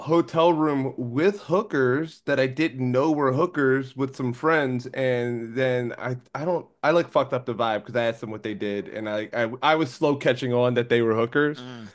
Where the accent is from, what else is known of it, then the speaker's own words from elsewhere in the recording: Philadelphia, Pennsylvania, United States; I'm from Philadelphia. I can, you know, deal with this, but place is a little sketchy.